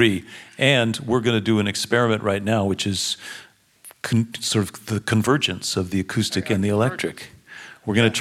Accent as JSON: {"language": "English", "region": "Colorado", "country": "United States", "said": "because we're hippies from Colorado."}